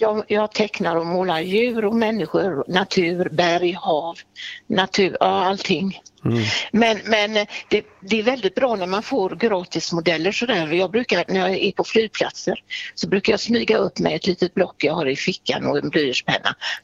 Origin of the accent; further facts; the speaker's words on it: Gothenburg, Västra Götaland County, Sweden; now in Orust, Sweden; jag är inte från Orust, jag är från Göteborg egentligen.